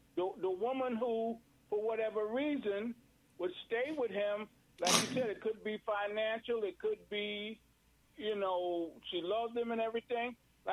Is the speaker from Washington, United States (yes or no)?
no; Brooklyn, New York, United States; And I know personally, I grew up in Brooklyn